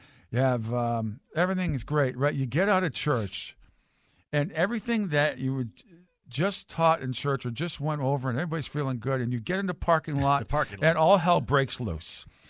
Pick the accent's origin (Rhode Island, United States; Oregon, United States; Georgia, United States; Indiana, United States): Rhode Island, United States; I was able to walk to the church when I grew up in Rhode Island, so I didn't have to drive.